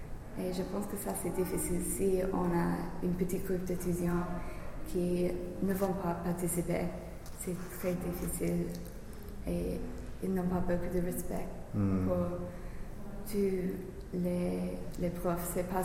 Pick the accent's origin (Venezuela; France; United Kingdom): United Kingdom; England; accent: English; French is a second language; je sais que j'ai un accent anglais, parce que bien sûr, je suis anglaise.